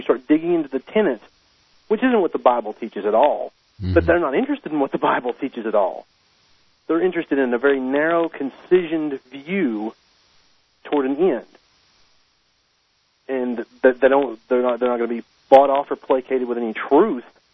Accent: Kentucky, United States; because I'm from Kentucky, you're from Georgia.

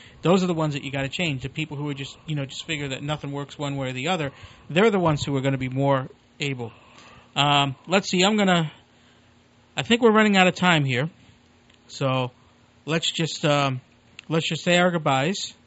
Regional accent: Northeast, United States; where I grew up in the Northeast, it was very much of a business and how can you better yourself type of attitude.

